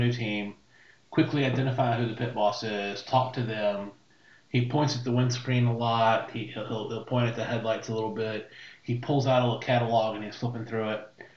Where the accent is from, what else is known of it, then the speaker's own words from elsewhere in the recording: Connecticut, United States; I did. I'm from Connecticut.